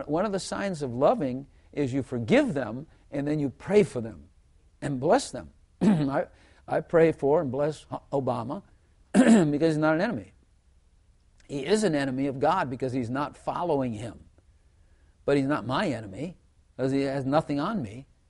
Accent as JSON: {"language": "English", "town": "Chicago", "region": "Illinois", "country": "United States", "said": "I'm from Chicago. He's from Chicago. So it could happen."}